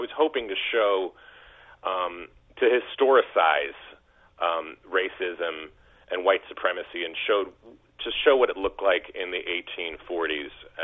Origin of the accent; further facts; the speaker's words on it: California, United States; now in Oregon, United States; I think it did, only because we moved in from California. We're those dreaded Californians in 1979.